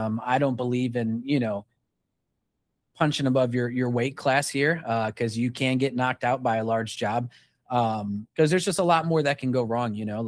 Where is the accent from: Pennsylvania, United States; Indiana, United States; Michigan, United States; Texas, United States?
Indiana, United States; South Bend; I'm from South Bend, Indiana, so small, not very big.